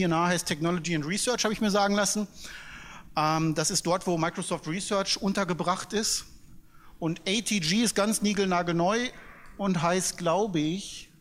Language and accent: German; Dortmund, North Rhine-Westphalia, Germany; born there; now in Munich, Germany; Also ich bin eigentlich gebürtiger Dortmunder, ich weiß, wovon ich spreche